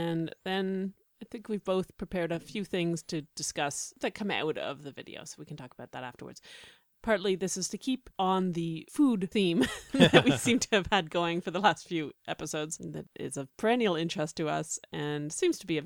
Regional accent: Canada; We, as all Canadians know, will claim anyone who has stood on Canadian soil for more than 5 minutes as a Canadian

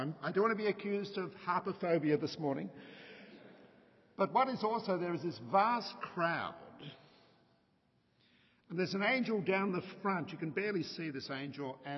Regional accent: Australia; it stems from my growing up in Australia with black and white TV as a boy

